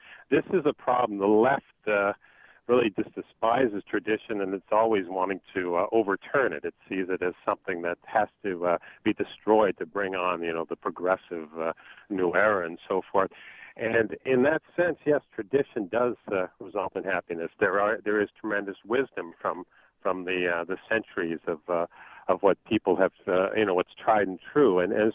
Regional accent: Canada; I grew up in Canada

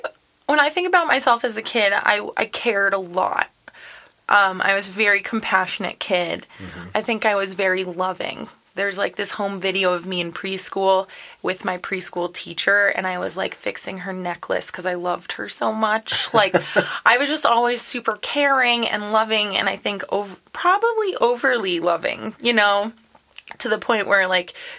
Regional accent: Connecticut, United States; also born or lived in New York City / Boston; Or I'm really from Connecticut. I grew up there.

